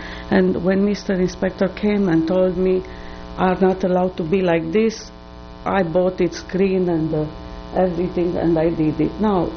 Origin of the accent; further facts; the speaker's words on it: Romania; English is a second language; moved away as an adult; You know, I'm from Romania. I came here for my daughter.